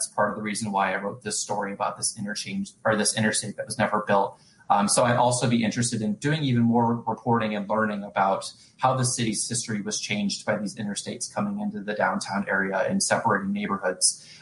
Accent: St. Louis, Missouri, United States; now in Indianapolis, United States; I'm not originally from Indiana. I grew up in the St. Louis area.

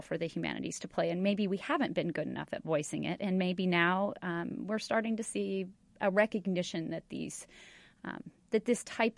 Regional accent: United States; One of the things that I worry about just as a human, as a mother, as an American

